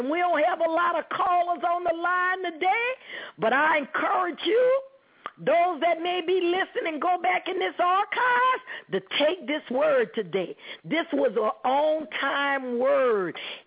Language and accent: English; New Orleans, Louisiana, United States; moved away; I said, Lord, did I sound like that when I left New Orleans? I still have an accent. You all hear my accent, mother.